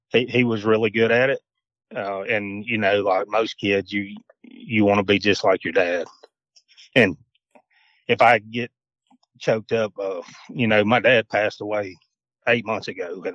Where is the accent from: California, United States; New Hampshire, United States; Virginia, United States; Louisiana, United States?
Louisiana, United States; Farmville; I grew up in Farmville, Louisiana my whole life.